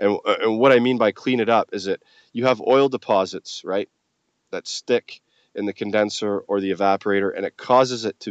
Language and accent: English; Scotland, United Kingdom; I'm originally from Scotland